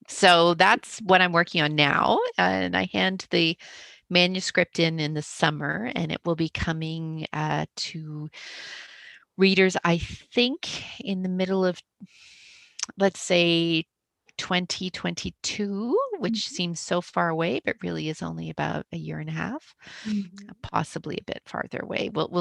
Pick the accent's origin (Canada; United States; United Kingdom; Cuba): Canada; I'm Canadian